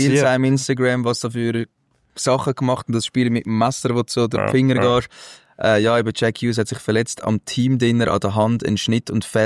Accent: Neerach, Zurich, Switzerland; er ist aus Nerach, dort wo ich aufgewachsen bin, hat noch so vorne.

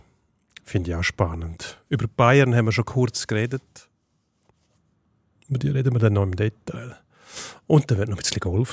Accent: Switzerland; zum Beispiel in der Super League bei uns in der Schweiz gibt es schöne Sachen

